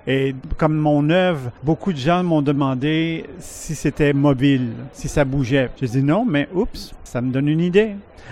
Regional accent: Quebec, Canada; que les gens savent qu'on est québécois à cause du style que l'on utilise.

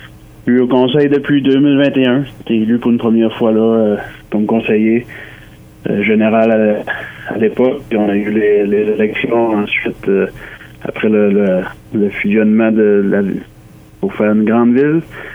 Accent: Saint-Quentin, New Brunswick, Canada; moi, je suis premièrement originaire de Saint-Quentin, originalement du quartier 2, ce qu'on appelle dans notre coin les rangs

